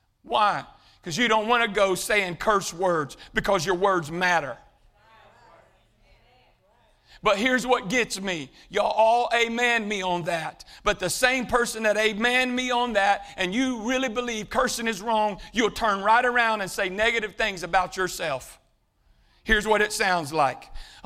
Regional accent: Houston, Texas, United States; I grew up in Houston, and I was born and raised at St. Luke's Medical Center. So growing up in Houston, I've always been a sports fan, and I like the Astros.

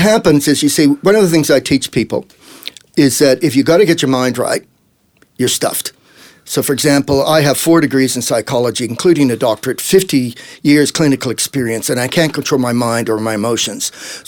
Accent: El Paso, Texas, United States; also born or lived in Adelaide, Australia; And so I was born in Adelaide. But when I was hitting puberty, I was in Texas, El Paso, Texas.

